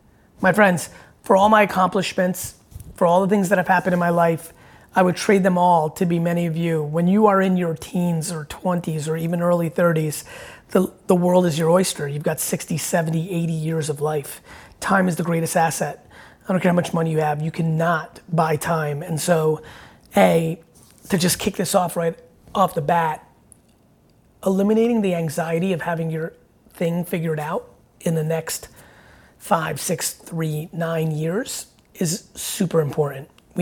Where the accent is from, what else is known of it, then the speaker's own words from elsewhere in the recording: New Jersey, United States; also born or lived in Soviet Union / New York; I was born in the Soviet Union. I came to the US. I grew up in New York and New Jersey. In Jersey, where I spent most of my life, I did lemonade stands, garage sales, shoveling snow, car washing, Christmas caroling as a nice Jewish boy.